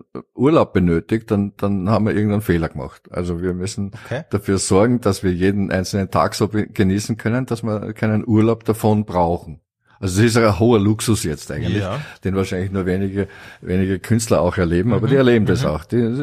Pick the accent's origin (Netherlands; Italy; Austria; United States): Austria; Linz, Upper Austria; Und andererseits, von Linz hat es mich bisher immer nach Wien gezogen, klarerweise, und in Deutschland auch